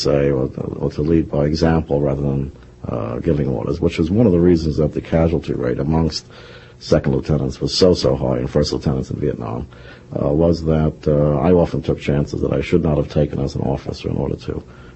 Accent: New York, United States; Yes, I was born in New York City and moved to Long Island with my parents at a very early age.

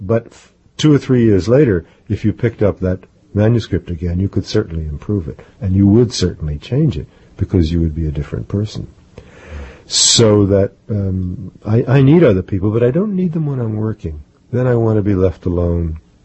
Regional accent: New York, United States; now in Mexico; I'm here in New York. It's exciting for me. It's my hometown. I was born and brought up here. Now I live in the mountains of Mexico.

